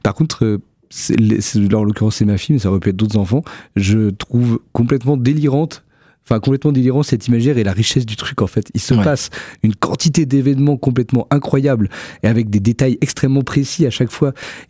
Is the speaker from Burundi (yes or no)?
no; Beirut, Beirut Governorate, Lebanon; also born or lived in Syria; now in Western country; Mais ma ville c'est Beyrouth, c'est là que j'ai habité quand on est parti de la Syrie à cause de la guerre, c'est là qu'il y a mon école et toutes mes copines